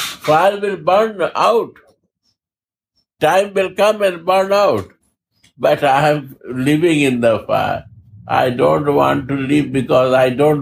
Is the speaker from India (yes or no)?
yes; India; I'm Indian, but I don't believe that.